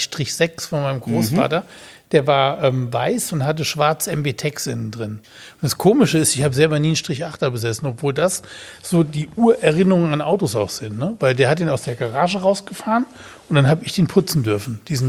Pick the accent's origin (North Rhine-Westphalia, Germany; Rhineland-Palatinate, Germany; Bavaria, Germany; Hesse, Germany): Rhineland-Palatinate, Germany; Betzdorf; als ich Kind war, bin ich aufgewachsen in Betzdorf. Betzdorf im Siegerland, also am Rande vom Siegerland. Also Betzdorf gehört ja eigentlich noch zum Westerwald sozusagen. Das ist so am Fuß, Betzdorf an der Sieg.